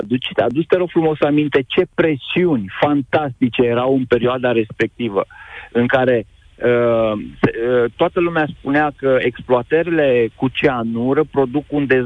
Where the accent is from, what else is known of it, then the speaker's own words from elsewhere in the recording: Hunedoara County, Romania; se întâmplă și în zona de unde sunt eu, mai ales în Valea, mai exact în zona Valea Jiului.